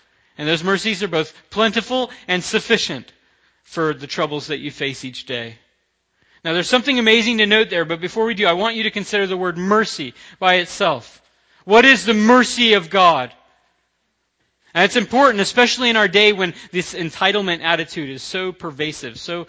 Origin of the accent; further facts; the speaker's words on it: the South, United States; I'm from the South, and I used to say that a lot